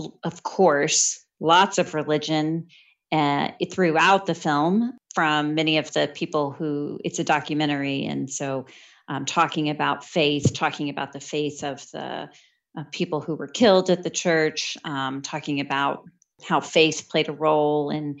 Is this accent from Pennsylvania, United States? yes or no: no; Texas, United States; As a Texan, I will say this holiday started in Texas